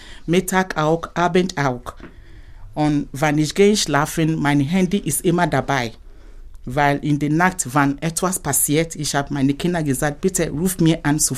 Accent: Ghana; German is a second language; now in Germany; ich komme aus Ghana. Und ich bin in Deutschland seit 2004.

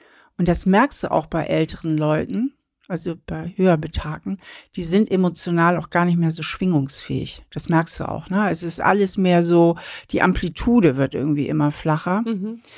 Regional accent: Hamburg, Germany; Wir sind ja beide in Hamburg aufgewachsen, ich ja auch.

